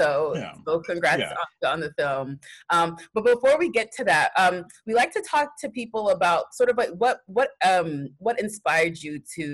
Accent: Texas, United States; My family's from Nigeria. I'm first generation. I grew up in Texas, but I was born in Texas.

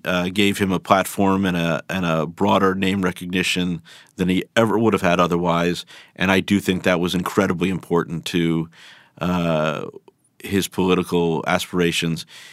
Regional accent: New York, United States; And the reason was I was from New York. I was out in Los Angeles running NBC Entertainment at the time. But as a New Yorker

